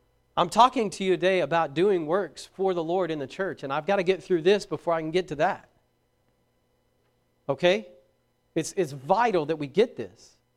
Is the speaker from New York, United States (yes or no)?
no; Braggs, Oklahoma, United States; also born or lived in Vian / Muldrow / Muskogee; I grew up in Braggs. I moved all the way to Vian, and from Vian to Muldrow. It's not like I've gone lots of places. I lived in Muskogee for a while